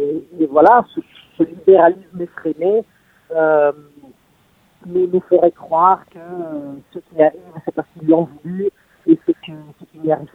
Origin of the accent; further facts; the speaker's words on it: Italy; French is a second language; moved away as an adult; now in France; je suis italienne, j'ai fait le début de ma formation en Italie. Je vis en France depuis quand même pas mal d'années. Mais je continue à garder un pied en Italie.